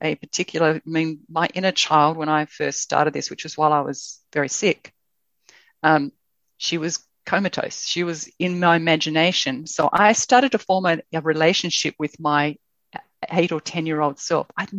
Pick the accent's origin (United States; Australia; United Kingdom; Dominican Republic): Australia; One thing that I really appreciate about being Australian and the upbringing I have